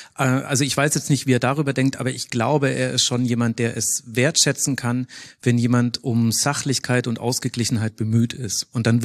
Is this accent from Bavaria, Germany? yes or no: yes; Bavaria, Germany; Also ich bin ja nicht gebürtiger Münchner, ich bin eigentlich Franke.